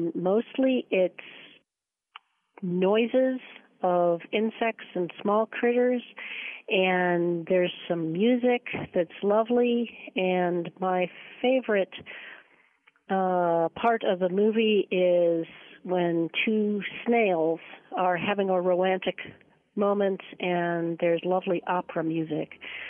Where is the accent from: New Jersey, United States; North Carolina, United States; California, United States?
North Carolina, United States; Saxapahaw; I'm from Saxbahaw, North Carolina.